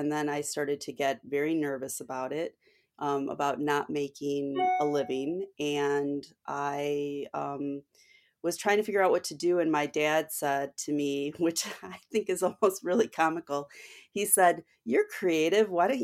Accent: Joliet, Illinois, United States; I mean, we come from Joliet, Illinois, which is not, a very sophisticated big city or anything like that.

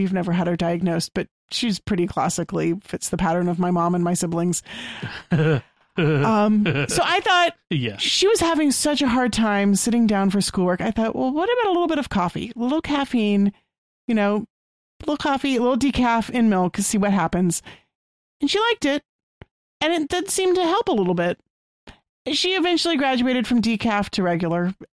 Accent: Texas, United States; I'm a Texan.

